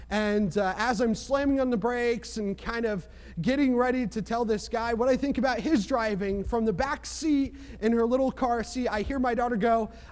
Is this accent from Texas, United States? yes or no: no; New Jersey, United States; Well, I'm from New Jersey, and the sign probably says something like drive fast or get out of the way.